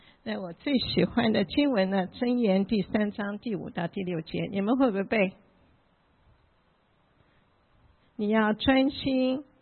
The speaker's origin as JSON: {"language": "Chinese", "country": "Taiwan", "tie": "born or raised there", "also_born_or_lived": "Shanghai, China", "said": "我出生在上海，那七岁的时候就是逃难哈，到台湾去。"}